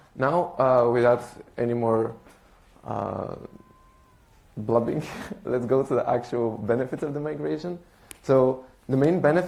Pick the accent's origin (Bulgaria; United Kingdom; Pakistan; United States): Bulgaria; also born or lived in Dublin, Ireland; now in Delft, Netherlands; I'm 20 years old. I was born in Bulgaria, where I lived for most of my life. Now, after that, I lived for a few years in Dublin, Ireland, and now I'm a second-year student at TU Delft.